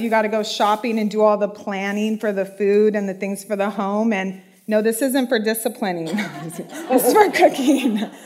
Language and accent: English; Moreno Valley, California, United States; because I come from Moreno Valley. I go to Calvary Chapel, Moreno Valley, and we've been fellowshipping there for about 11 years, and we love it.